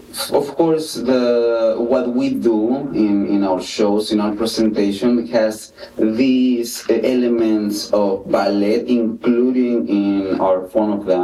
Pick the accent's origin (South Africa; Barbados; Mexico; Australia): Mexico; Reynosa, Tamaulipas; now in Edinburg, United States; I was born and raised in Reynosa, Tamaulipas. Right now, currently, I live in Edinburgh, Texas.